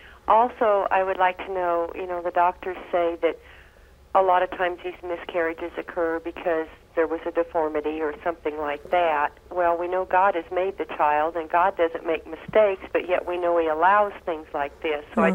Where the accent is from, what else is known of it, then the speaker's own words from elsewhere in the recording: Kansas, United States; I'm from Kansas.